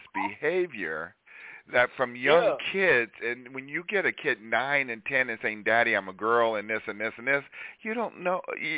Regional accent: Philadelphia, Pennsylvania, United States; I have seen some moms when I'm growing up in Inglewood in Philadelphia.

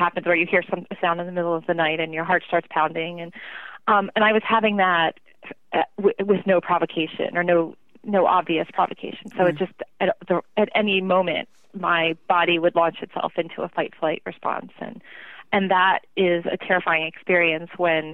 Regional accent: New York City, New York, United States; born there; I was born in Queens, and we lived very near an airport.

